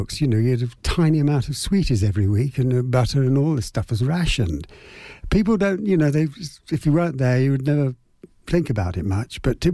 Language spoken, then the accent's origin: English; Cambridge, East of England, United Kingdom; I was born on Milton Road in November the 6th, 1943. Right in the middle of the war, obviously